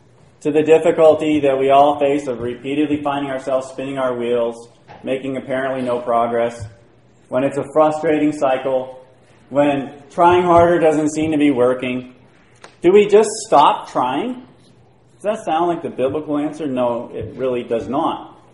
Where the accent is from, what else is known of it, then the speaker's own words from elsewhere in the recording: Wyoming, United States; I grew up in Wyoming, so this is the context for this story here. Very snowy place, mountains and all of that. I grew up there